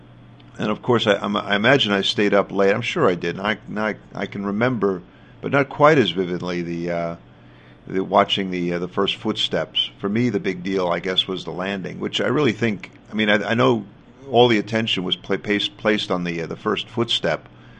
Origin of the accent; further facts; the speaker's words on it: New York, United States; I say this as a New Yorker.